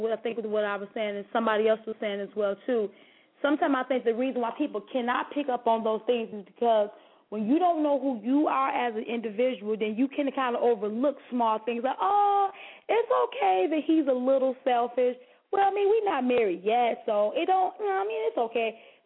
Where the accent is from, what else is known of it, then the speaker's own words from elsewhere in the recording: Nutbush, Tennessee, United States; See, I'm from Nutbush. And down south, we was raised is that you got your family, and I too came from a huge family.